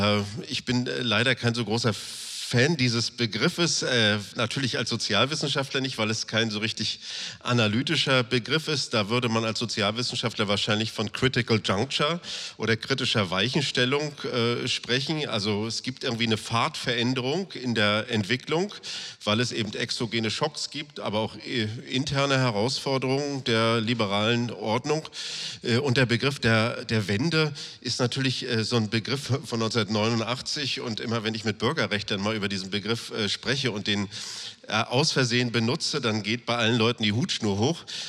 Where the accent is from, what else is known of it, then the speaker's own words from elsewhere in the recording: Northern Germany, Germany; ich bin ja auch Norddeutscher, wie Wolfgang Schmidt.